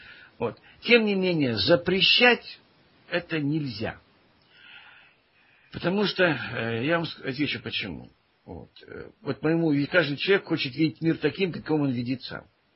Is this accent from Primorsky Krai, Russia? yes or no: yes; Ussuriysk, Primorsky Krai, Russia; Так, ну и Уссурийск мой родной город